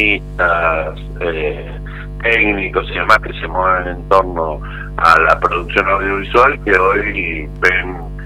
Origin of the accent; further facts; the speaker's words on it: Argentina; nuestra identidad cultural como argentinos